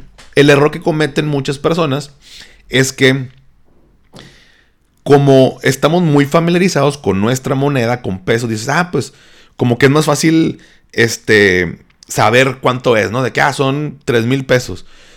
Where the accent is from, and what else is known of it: Mexico